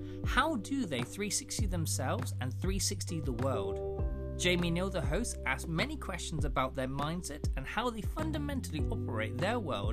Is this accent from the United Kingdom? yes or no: yes; Plymouth, South West England, United Kingdom; I live in Plymouth. Well, I'm from Plymouth, and we got a big theatre here